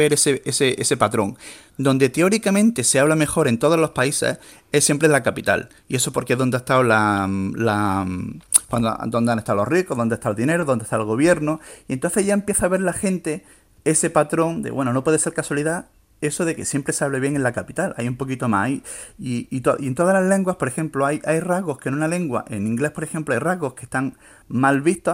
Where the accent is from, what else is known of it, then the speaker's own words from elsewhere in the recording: Andalusia, Spain; los andaluces, sobre todo, pues tenemos este complejito